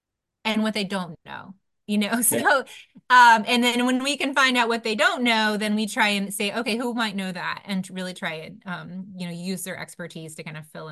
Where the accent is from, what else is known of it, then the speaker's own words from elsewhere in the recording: Midwest, United States; moved away as an adult; now in West Virginia, United States; so I grew up in the Midwest. You can hear in my accent. But I moved to West Virginia in 2005. So it's been 20 years now that I've worked on regional issues.